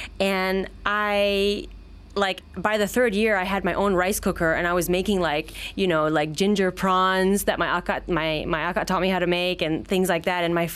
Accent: Malaysia; I really realized, wow, I'm Malaysian.

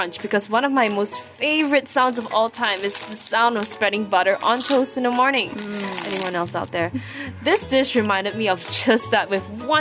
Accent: Malaysia; the food is mainly catered to the Malaysian palate, which I love because I'm Malaysian.

